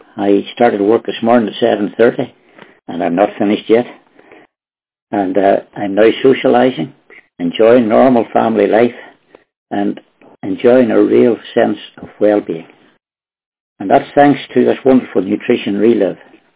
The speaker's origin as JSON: {"language": "English", "region": "Northern Ireland", "country": "United Kingdom", "said": "I'm from Northern Ireland."}